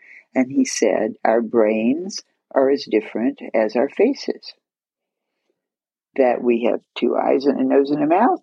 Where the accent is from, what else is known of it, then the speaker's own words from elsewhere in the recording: Florida, United States; I graduated from the University of Florida. I grew up in Florida and got my PhD there.